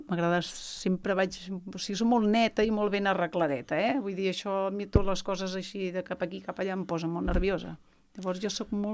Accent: Barcelona, Catalonia, Spain; born there; Vaig néixer a Barcelona.

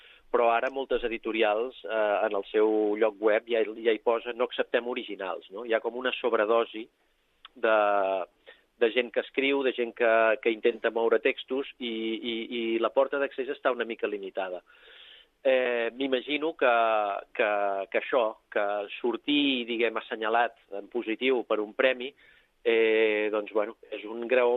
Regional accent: Castellar del Vallès, Catalonia, Spain; born there; la meva mare era amiga de la llevadora, d'una llevadora de Castellà, i ens va fer anar a néixer allà a tots quatre germans.

